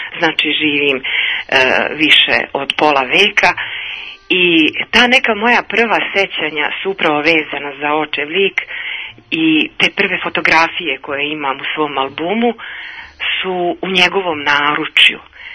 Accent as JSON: {"language": "Serbian", "region": "Herzegovina", "country": "Bosnia & Herzegovina", "said": "Mi smo Hercegovci i kod nas je onako muško dete kojome je sve dozvoljeno."}